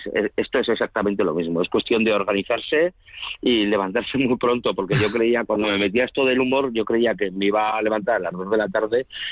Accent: Aragon, Spain; nos libera un poco de todos los complejos que tenemos los aragoneses, que hemos tenido durante muchos años, de, bueno, desde nuestro acento hasta dentro de nuestra posición en España.

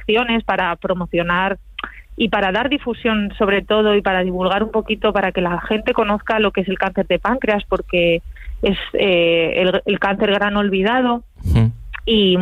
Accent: L'Hospitalet de Llobregat, Catalonia, Spain; Y uno de los estadios olímpicos lo construyeron en mi barrio, donde yo nací y me crié.

